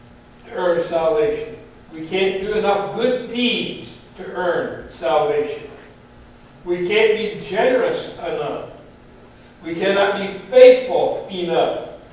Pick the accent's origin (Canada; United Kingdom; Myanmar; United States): United States; Canton, Ohio; When I was growing up in Canton, Ohio, when I was in high school, I played football.